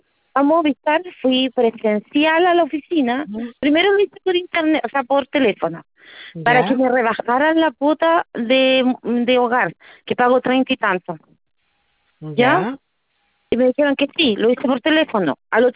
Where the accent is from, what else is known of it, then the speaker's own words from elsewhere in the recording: Temuco, Araucanía, Chile; Me fui a la sucursal de Temuco, porque yo soy de Temuco